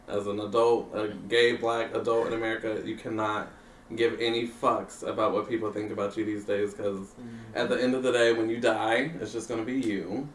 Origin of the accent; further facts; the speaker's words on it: Grandview, Missouri, United States; I grew up in Grandview, Missouri, so chocolate drops everywhere, obviously.